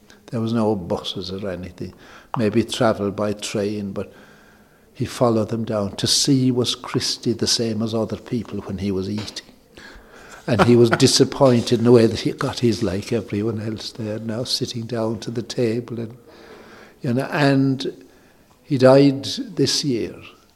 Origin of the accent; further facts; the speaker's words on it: Ireland; I think as Irish people, in other countries, I find the result is the thing.